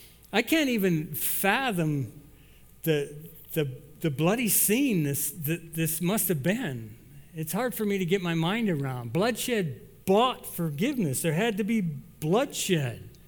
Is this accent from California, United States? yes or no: no; Iowa, United States; I grew up in Iowa, and my grandfather had a pickup just like this.